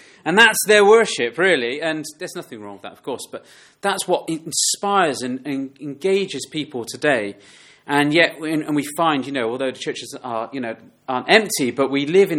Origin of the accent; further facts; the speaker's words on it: United Kingdom; And whilst we're British and we bring that culture with us